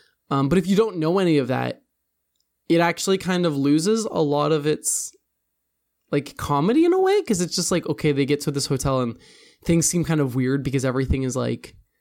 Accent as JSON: {"language": "English", "country": "United States", "said": "As an American, it's got to be Kanaka Clancy related, right?"}